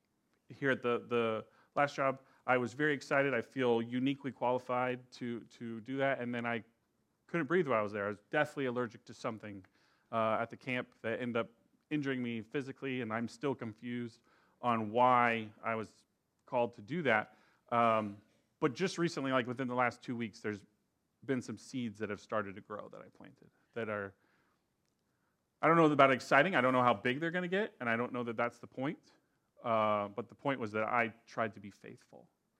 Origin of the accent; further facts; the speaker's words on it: Round Rock, Texas, United States; You know, we grew up in Round Rock, and I thought that was small.